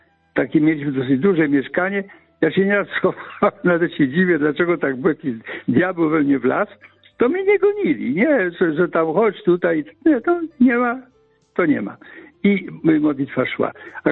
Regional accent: Kalisz, Greater Poland Voivodeship, Poland; W Kaliszu na szczęście kościołów było dużo. Ja się wychowałem tak trochę w cieniu kolegiaty. Czasem byłem parafianinem kolegiaty, a czasem obecnej katedry kościoła z nazwaniem świętego Mikołaja.

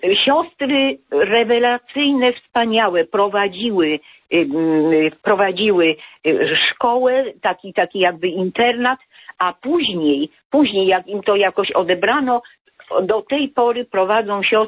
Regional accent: Jordanów, Lesser Poland, Poland; born there; Ja urodziłam się w Jordanowie i tam byłam także bierzmowana przez Jana Pawła II świętego.

